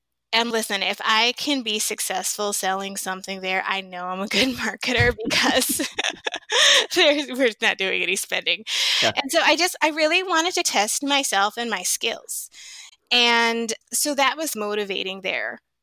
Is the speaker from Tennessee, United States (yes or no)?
no; Chicago, Illinois, United States; I was relocating back to my hometown of Chicago.